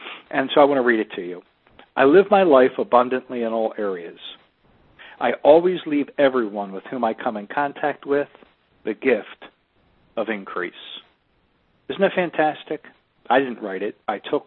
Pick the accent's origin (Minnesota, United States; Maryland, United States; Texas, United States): Maryland, United States; Baltimore; now in Tampa, United States; I live in Tampa Bay, Florida. Now, let's say that I want to go to my hometown of Baltimore, Maryland, right?